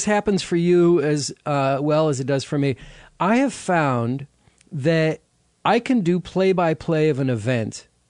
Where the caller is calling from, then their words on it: San Francisco, California, United States; Well, you know, listen, I'm calling you from the San Francisco area, so we've got a huge audience for this.